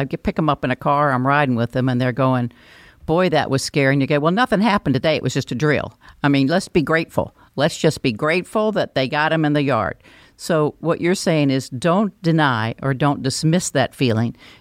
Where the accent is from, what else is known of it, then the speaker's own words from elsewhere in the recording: North Carolina, United States; also born or lived in Alabama; I was born in Alabama, but I only lived there 6 weeks, if you're thinking that's where my accent came from. That came from North Carolina.